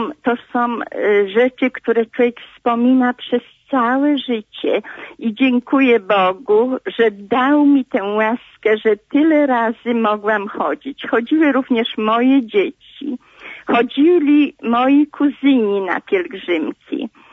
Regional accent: Poddębice, Łódź Voivodeship, Poland; Ja jestem z Poddębic.

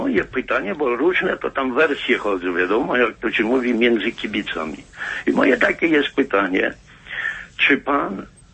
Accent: Białystok, Podlaskie Voivodeship, Poland; bo ja jestem z Białegostoku

